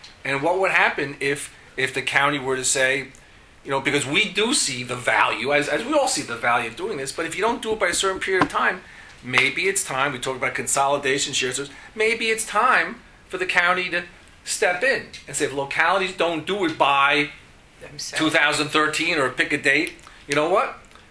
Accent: Harrison, New York, United States; My hometown of Harrison, 50 years, haven't reassessed.

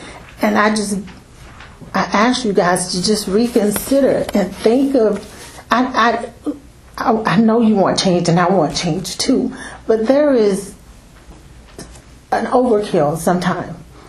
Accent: St. Mary's, United States; I am from St. Mary's, so don't think I'm just moving in trying to willy-nilly. No, I born, raised here, left, came back because of the kind of town that it is.

